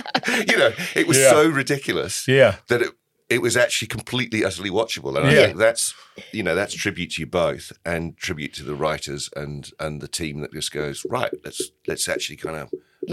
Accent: Johannesburg, Gauteng, South Africa; But the problem is with that is I'm also from Joburg.

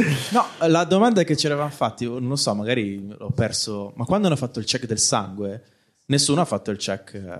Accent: Milan, Lombardy, Italy; vengo da Milano.

